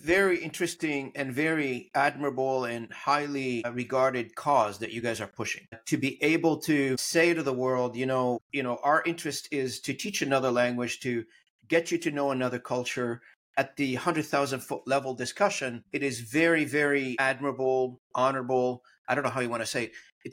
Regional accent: Canada; English is a second language; there is a room for somebody to be nationalist, being a Canadian, and speak whatever language I want to speak, but I could remain to be Canadian.

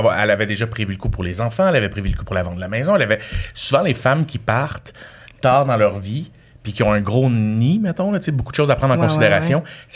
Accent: Repentigny, Quebec, Canada; Repentigny.

